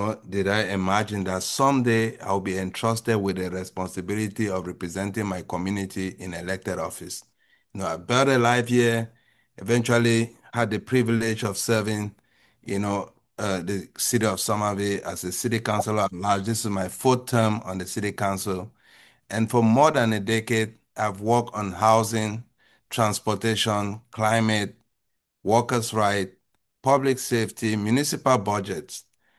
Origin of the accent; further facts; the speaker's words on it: Cameroon; now in United States; So I came to this country from Cameroon after winning the lottery. It's a green card lottery